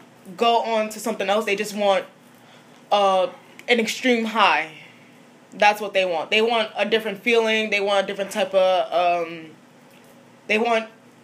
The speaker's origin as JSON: {"language": "English", "region": "New York", "country": "United States", "said": "See, I'm from New York."}